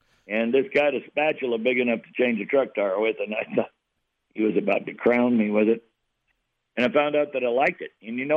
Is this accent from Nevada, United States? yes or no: yes; Nevada, United States; I was raised at Horvath in Nevada, south of McDermott, north of Winnemucca.